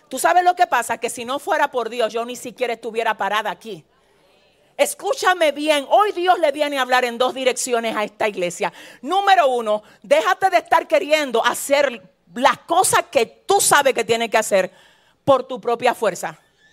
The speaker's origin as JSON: {"language": "Spanish", "town": "San Francisco de Macorís", "region": "Duarte", "country": "Dominican Republic", "said": "Yo vengo de San Francisco de Macorís."}